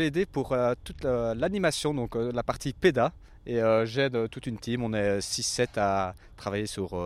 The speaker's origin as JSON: {"language": "French", "country": "Belgium", "lives_now": "France", "said": "je viens de la Belgique, donc j'arrive dans un univers que je connais sans connaître"}